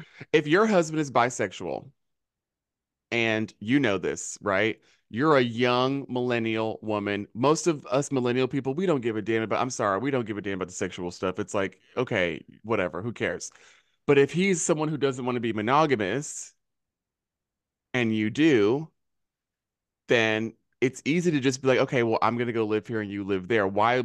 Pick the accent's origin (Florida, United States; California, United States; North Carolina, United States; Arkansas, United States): North Carolina, United States; now in New York, United States; Now, I live in New York State, so I don't know what the tea is, but I'm from North Carolina